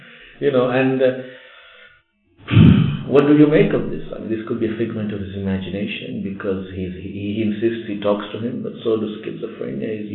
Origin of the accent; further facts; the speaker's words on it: Kenya; one young man who was our friend and we grew up together in Kenya